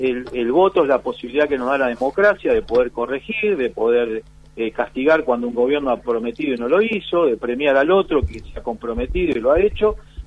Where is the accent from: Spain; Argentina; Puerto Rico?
Argentina; yo siempre digo, yo soy argentino, mi bandera es la celeste y blanca